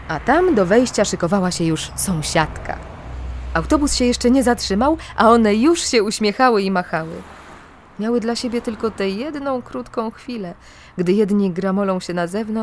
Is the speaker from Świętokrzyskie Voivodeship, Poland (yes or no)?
no; Lower Silesian Voivodeship, Poland; Ja pochodzę z Dolnego Śląska.